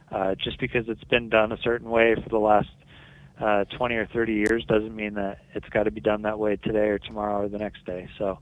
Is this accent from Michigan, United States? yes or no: yes; Detroit, Michigan, United States; I'm from Metro Detroit. Grew up a Tigers fan.